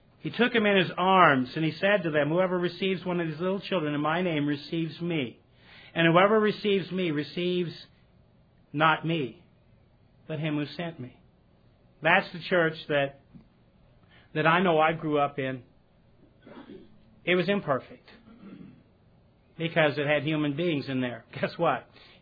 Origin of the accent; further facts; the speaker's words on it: Alabama, United States; Now, I ran into somebody earlier who says they support LSU, and we're from Alabama